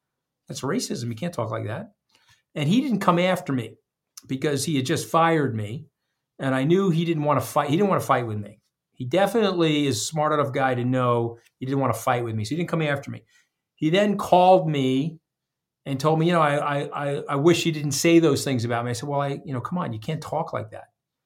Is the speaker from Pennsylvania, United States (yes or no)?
no; New York, United States; I'm a blue-collar kid. I grew up on Long Island with no money.